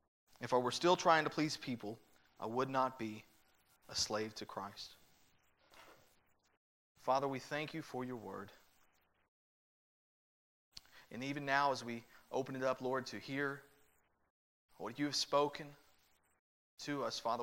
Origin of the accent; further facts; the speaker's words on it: Louisa, Kentucky, United States; now in Louisville, United States; I came from Eastern Kentucky. Came from a small town called Louisa, Kentucky. I was born and raised there and spent many of my years in that area.